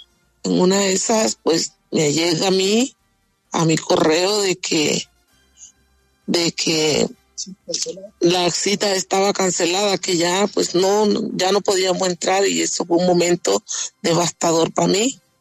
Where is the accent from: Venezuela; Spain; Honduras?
Venezuela; now in Mexico; O sea, de que yo salí de Venezuela, yo salí de Colombia.